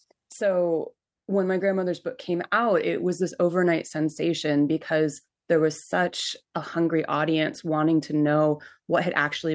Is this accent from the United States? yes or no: yes; California, United States; And particularly growing up in Northern California on the West Coast, I was just steeped in so much of that myth of the cowboy that I became really fascinated with it.